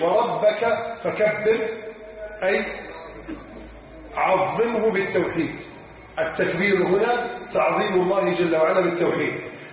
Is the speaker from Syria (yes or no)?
no; Egypt; بلدنا مصر